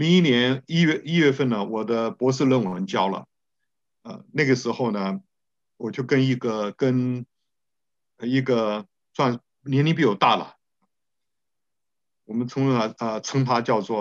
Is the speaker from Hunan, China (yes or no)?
no; Zhejiang, China; 包括我家乡在内哈，富春江这一带啊，这整片浙江的这个西部这边呢